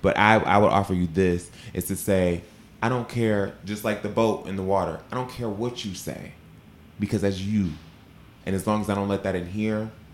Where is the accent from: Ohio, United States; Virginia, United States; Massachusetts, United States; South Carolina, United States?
Ohio, United States; I'm from Ohio